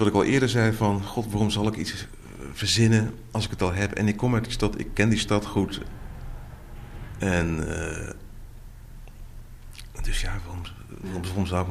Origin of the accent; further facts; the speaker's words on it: Arnhem, Gelderland, Netherlands; born there; Ik ben in Arnhem geboren en mijn familie van moederskant, dat zijn Amsterdammers.